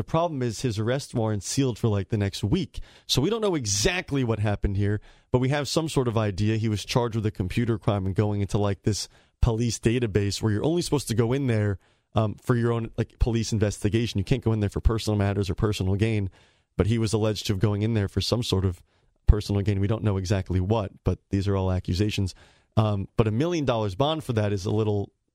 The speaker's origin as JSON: {"language": "English", "region": "New Jersey", "country": "United States", "said": "I'm from North Jersey, close to New York City. I typically will talk a little faster than most people."}